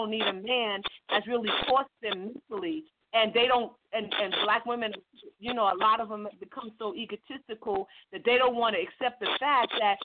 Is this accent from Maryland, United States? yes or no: yes; Maryland, United States; now in Atlanta, United States; like I am from the Maryland area, and I'm just here in Atlanta in graduate school.